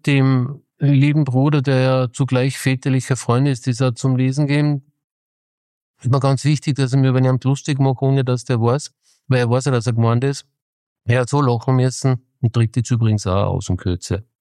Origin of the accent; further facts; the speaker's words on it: Austria; Und bei uns in Österreich haben wir es nicht einmal Rückgrat